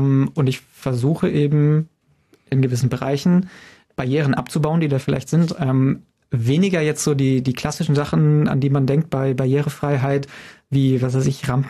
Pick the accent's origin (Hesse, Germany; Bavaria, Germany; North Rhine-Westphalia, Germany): Bavaria, Germany; Ingolstadt; born there; now in Regensburg, Germany; Ich bin ja gebürtig aus Ingolstadt und dann zum Studium nach Regensburg und dann einfach dort geblieben